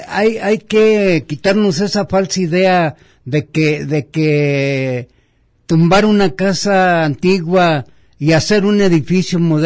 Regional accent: Jalisco, Mexico; mi pueblo, a mi ciudad, ¿no? Porque realmente, pues bueno, uno es oriundo de este terruño

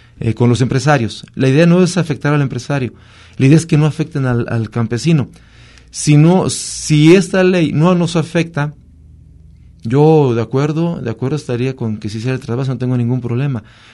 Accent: Jalisco, Mexico; No estoy de acuerdo, porque ahí salimos afectados los Altos de Jalisco por los costos que tendríamos que pagar nosotros por el agua.

